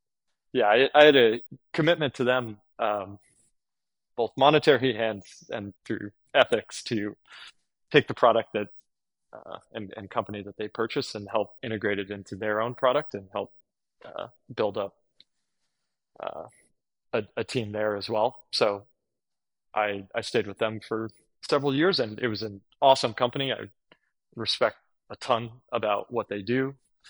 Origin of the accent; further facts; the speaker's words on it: California, United States; I grew up in the Bay Area to a family of lifelong boating enthusiasts